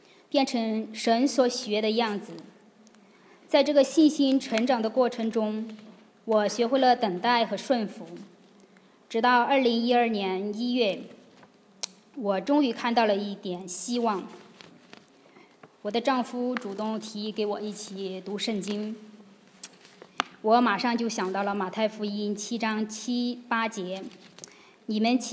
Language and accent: Chinese; China; 在中国我们也有自己的亲朋好友，有自己的工作，到了这里我们什么也没有